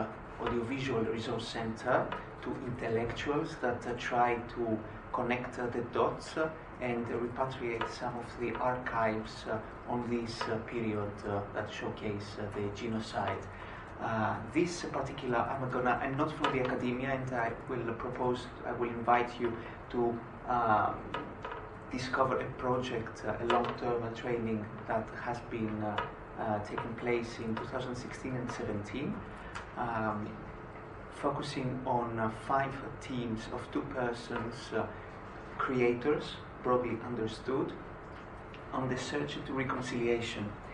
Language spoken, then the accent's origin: English; Greece; moved away as an adult; now in Cambodia; I'm originally from Greece, but in the last 4 years I live in Cambodia.